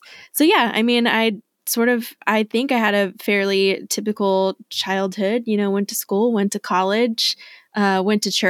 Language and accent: English; Texas, United States; So I grew up in Texas, not quite East Texas, somewhere between Dallas and East Texas, kind of in between there.